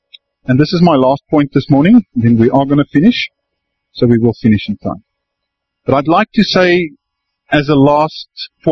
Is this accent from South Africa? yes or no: yes; South Africa; And I say, "La, Habibi, no, I'm South African. Bafana Bafana, no Mandela."